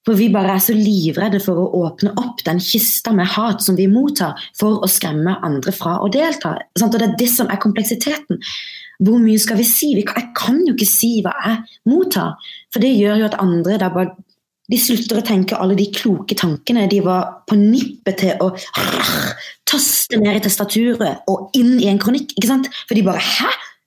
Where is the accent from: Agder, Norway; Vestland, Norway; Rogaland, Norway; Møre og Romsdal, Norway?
Agder, Norway; Kristiansand; Ja, jeg har vokst opp i Kristiansand, Marie, men jeg har vokst opp i det som da var landets største nynazistrede.